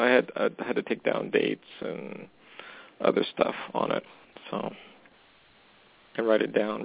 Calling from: Alberta, Canada

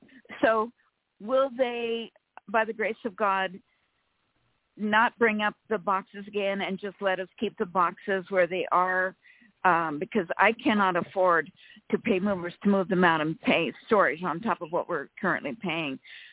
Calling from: California, United States; Hi, ladies. … from California.

